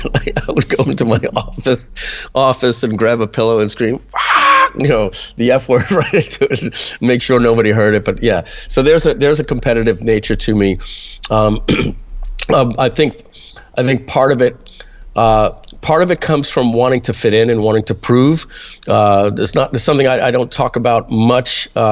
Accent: New York, United States; especially I'm from New York

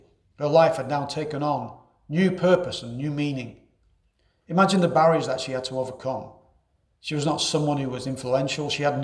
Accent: England, United Kingdom; I grew up in England

